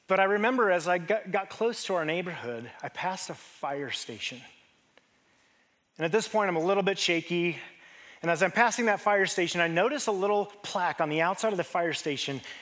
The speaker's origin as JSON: {"language": "English", "town": "Denver", "region": "Colorado", "country": "United States", "said": "I'm from Denver. And in Denver, the mountains, the big mountains, the mountains, the only mountains in Denver, are on the west."}